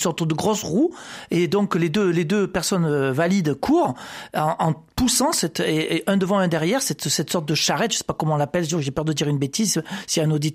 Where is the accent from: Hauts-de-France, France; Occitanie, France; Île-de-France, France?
Occitanie, France; Montpellier; on est très attaché à lui en tant que Montpelliérain, parce que moi, je soutiens évidemment le club de foot de Montpellier.